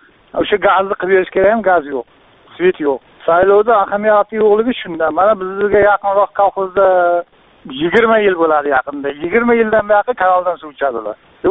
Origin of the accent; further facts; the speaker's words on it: Sirdaryo Region, Uzbekistan; mana misol uchun biz Sirdaryodanmiz.